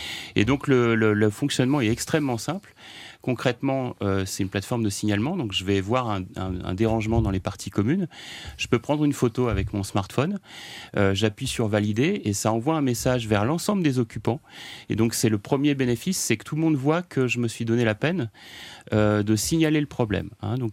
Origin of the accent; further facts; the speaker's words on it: Normandy, France; Moi, je suis normand d'origine